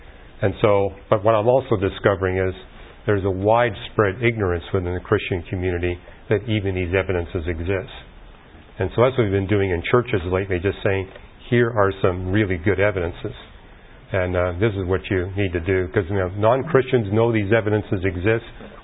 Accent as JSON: {"language": "English", "country": "Canada", "tie": "born or raised there", "said": "Whereas I grew up in Canada, they don't have to worry about their lawns because they get enough snow and rain"}